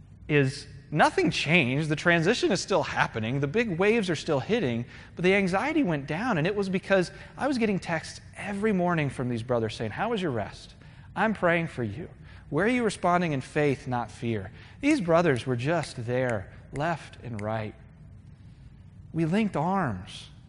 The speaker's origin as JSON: {"language": "English", "town": "Virginia Beach", "region": "Virginia", "country": "United States", "tie": "born or raised there", "said": "growing up in Virginia Beach, I actually watched the Weather Channel. We were concerned about the weather. We had hurricanes and things like that."}